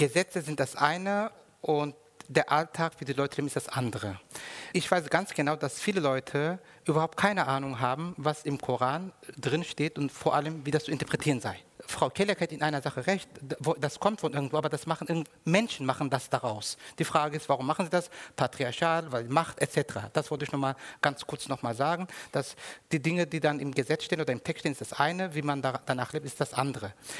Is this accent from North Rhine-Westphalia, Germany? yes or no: yes; Cologne, North Rhine-Westphalia, Germany; also born or lived in Turkey; Wir sind 6 Geschwister und wir sind in Köln aufgewachsen. Ich war auf einer klassischen Gastarbeiterkind auf der Hauptschule.